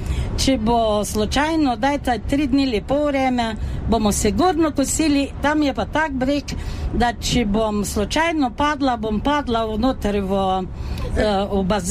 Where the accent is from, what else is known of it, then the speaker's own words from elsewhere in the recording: Šoštanj, Savinja, Slovenia; Sem iz Šoštana, ki vsi vete, kje je Šoštan